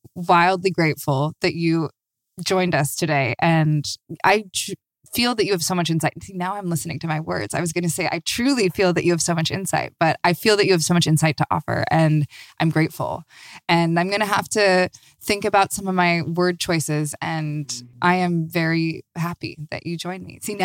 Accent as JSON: {"language": "English", "town": "Los Angeles", "region": "California", "country": "United States", "said": "I'm a Valley girl. I'm from Los Angeles. What else can you expect?"}